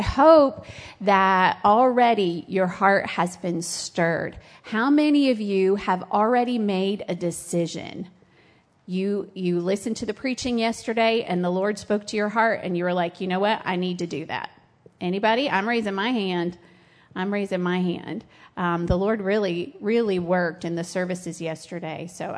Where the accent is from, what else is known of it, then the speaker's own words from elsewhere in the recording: Florida, United States; I'm from Florida.